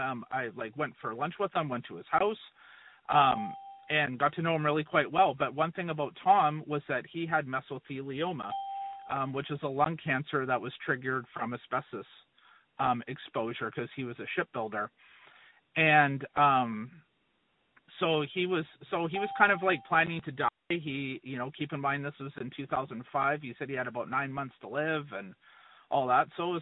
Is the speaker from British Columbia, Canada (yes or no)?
yes; Maple Ridge, British Columbia, Canada